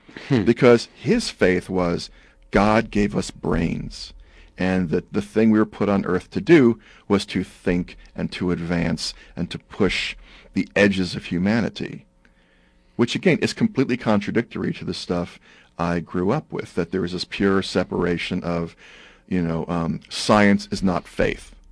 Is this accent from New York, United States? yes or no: yes; Brooklyn, New York, United States; also born or lived in Texas, United States; as a Protestant growing up in Brooklyn and then in Texas